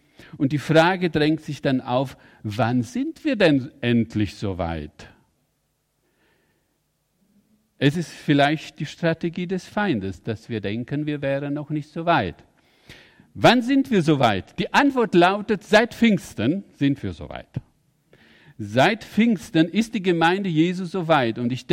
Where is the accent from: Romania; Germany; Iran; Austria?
Romania; Transylvania; moved away; In meiner Herkunftsgemeinde aus Siebenbürgen, wo ich herkomme, da wurde sehr viel Wert darauf gelegt, dass wir evangelisieren. Und das war ja gar nicht so ungefährlich, weil wir lebten in einem kommunistischen Regime